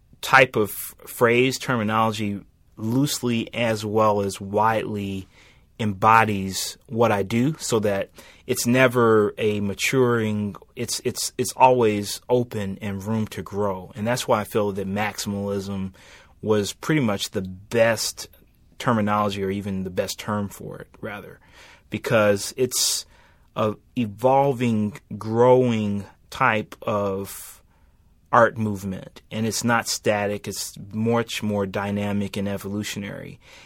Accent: Atlanta, Georgia, United States; But no, I'm actually here from Atlanta.

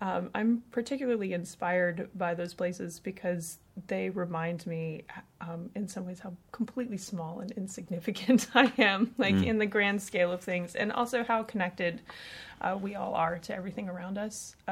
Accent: Florida, United States; also born or lived in St. Petersburg, Florida; Well, I started in Florida. I was born in St. Petersburg, but we left when I was about 5. And we moved to 5 miles outside of Archer, Florida, 5 miles outside of Newberry, Florida, 20 miles outside of Gainesville.

